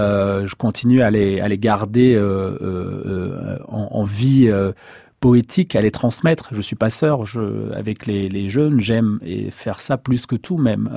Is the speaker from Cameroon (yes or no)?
yes; Cameroon; born there; first language fr; Mais je suis né avec le français. Au Cameroun, on parle français et anglais, c'est les deux langues officielles. Lié à l'histoire du Cameroun et de la France, et donc je suis né avec le français.